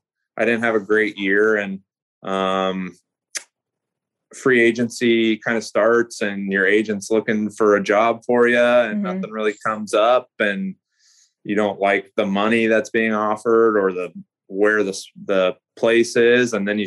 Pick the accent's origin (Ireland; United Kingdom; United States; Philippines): United States; Oklahoma; Yeah, I think as a kid growing up in Oklahoma, like I said, I didn't watch a lot of NHL hockey.